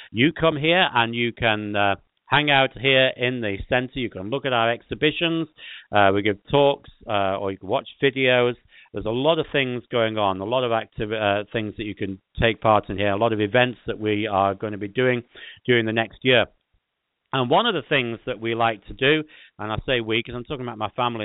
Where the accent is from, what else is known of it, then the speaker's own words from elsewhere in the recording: England, United Kingdom; now in Washington State, United States; You tell I'm English because we call vacations holidays, whereas holidays to you are particular special days.